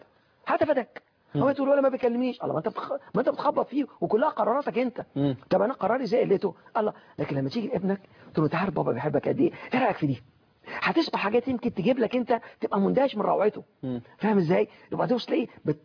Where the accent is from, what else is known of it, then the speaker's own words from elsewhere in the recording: Egypt; انا كمصري عارف ازاي احب بلدي